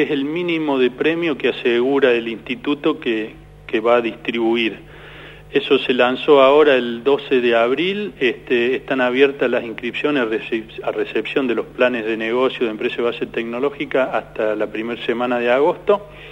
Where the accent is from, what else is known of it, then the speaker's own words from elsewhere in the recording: Córdoba, Argentina; also born or lived in Bahía Blanca; No, decía que crecí en Córdoba, pero nací en Bahía Blanca.